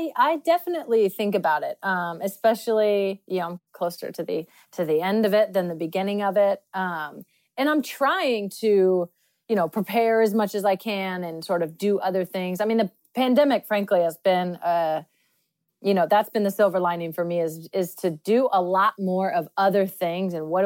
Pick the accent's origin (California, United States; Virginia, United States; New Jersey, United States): California, United States; But I'm from California, yeah.